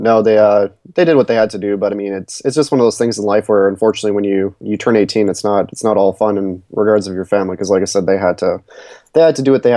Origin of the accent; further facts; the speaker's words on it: Canada; Dude, I'm from Canada. It's snowing outside right now, so I definitely can be compassionate.